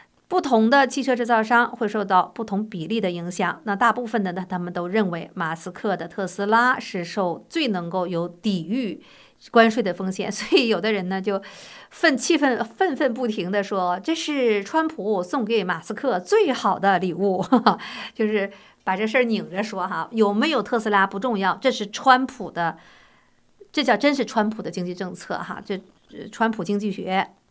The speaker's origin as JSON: {"language": "Chinese", "region": "Northeast China", "country": "China", "accent": "Northeastern Mandarin", "said": "这我们东北话说怎么那么损种呢"}